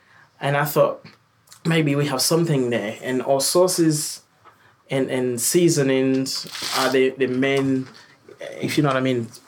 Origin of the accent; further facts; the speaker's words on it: Haiti; now in Dominican Republic; And I'm from Haiti, and we cook, I would say classic French, but with the Caribbean flavors and twist. I live in Dominican Republic.